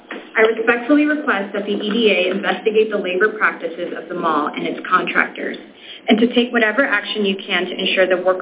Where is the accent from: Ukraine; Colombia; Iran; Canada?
Colombia; moved away as an adult; now in United States; I'm originally from Colombia and moved to the U.S. with my family and with my wife 3 years ago.